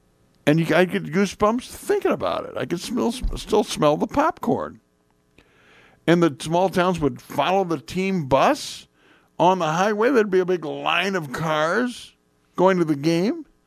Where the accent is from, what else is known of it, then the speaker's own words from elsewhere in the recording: Indiana, United States; I'm from Indiana, where basketball was very big.